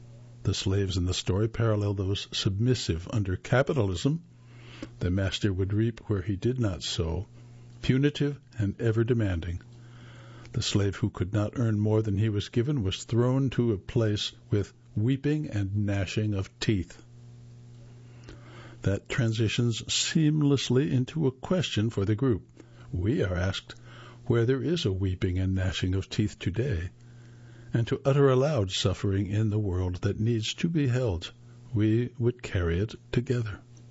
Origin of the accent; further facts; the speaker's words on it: Georgia, United States; I grew up Southern Baptist in the Bible Belt of deep South Georgia.